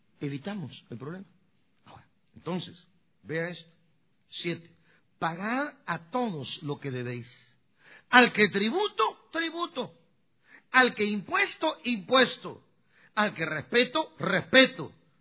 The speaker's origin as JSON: {"language": "Spanish", "country": "Guatemala", "tie": "born there", "said": "se me está regresando mi idioma natal, donde nací, en Guatemala."}